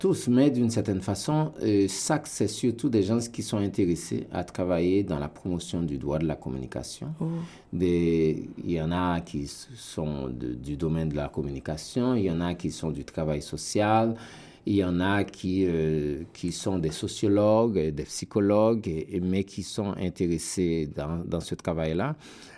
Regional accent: Plaine du Nord, Nord, Haiti; moved away as an adult; also born or lived in Cap-Haïtien / Port-au-Prince; j'ai vécu pendant toute mon enfance, une partie de mon enfance à Plaine du Nord, et puis une partie de mon enfance au Cap-Haïtien.

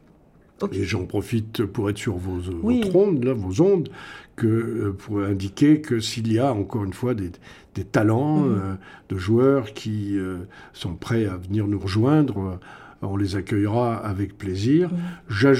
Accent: France; Je dis non, je suis français.

